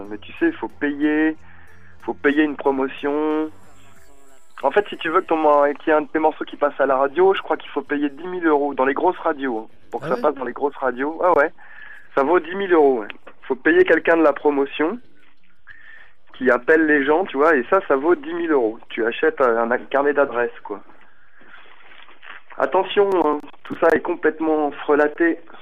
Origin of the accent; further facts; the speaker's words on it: Bourgogne-Franche-Comté, France; Ouais, moi j'ai grandi presque là-bas, hein. J'allais chez ma grand-mère, alors tu vois, je connais bien.